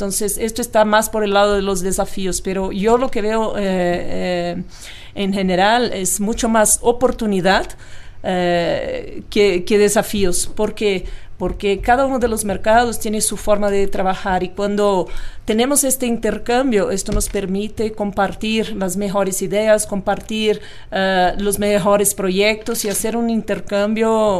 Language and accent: Spanish; Brazil; now in Mexico; desde el extremo sur de América Latina, en países como Argentina o mi país de origen, Brasil, Chile, Perú